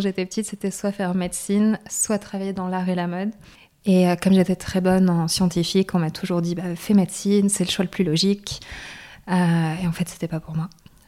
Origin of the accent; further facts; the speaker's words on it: Lille, Hauts-de-France, France; now in Belgium; j'ai grandi à Lille. Donc dans le nord de la France, donc pas très loin d'ici au final. Mais après, la moitié de ma famille est du coup guadeloupéenne.